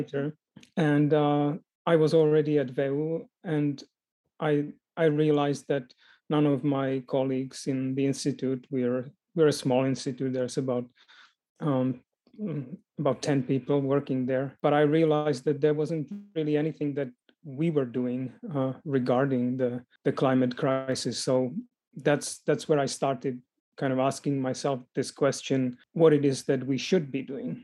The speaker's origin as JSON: {"language": "English", "country": "Czechia", "second_language": "English", "lives_now": "Vienna, Austria", "said": "I come from Czech originally, and I have been at VU since 2018."}